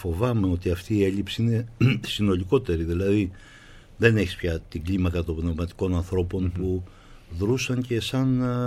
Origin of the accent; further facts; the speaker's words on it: Larissa, Thessaly, Greece; born there; Εγώ γεννήθηκα στη Λάρισα το 1950. … είναι μια οικογένεια που κατέβηκε από την Πίνδο, πρώτα στον Τύρναβο όπου γεννήθηκαν οι προπάποι μου, μετά στη Λάρισα. Και μετακομίσαμε στην Αθήνα